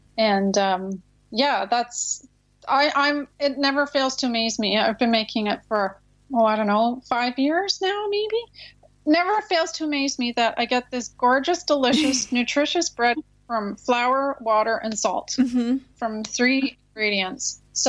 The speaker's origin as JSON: {"language": "English", "country": "Canada", "lives_now": "United States", "said": "We're Canadian, but we live in the U.S."}